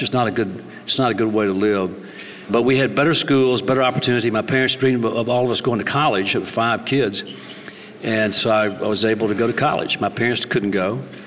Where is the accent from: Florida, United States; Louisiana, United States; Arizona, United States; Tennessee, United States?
Tennessee, United States; So I went to law school and finished at Ole Miss, and went back to my hometown outside of Memphis, and hung out my shingle and declared my own law firm.